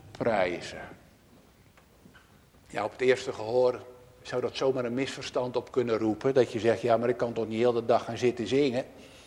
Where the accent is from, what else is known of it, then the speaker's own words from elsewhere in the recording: Netherlands; Ja, daar zijn wij Nederlanders berucht om in het buitenland.